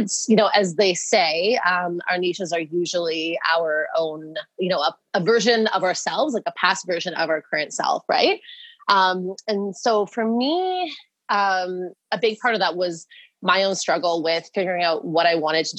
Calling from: Toronto, Ontario, Canada; So I'm in Toronto, so in Canada.

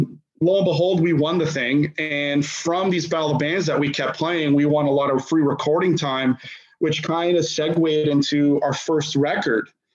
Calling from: Markham, Ontario, Canada; I'm calling from Toronto. Well, just north of Toronto, just about 45 minutes north of Toronto and Markham.

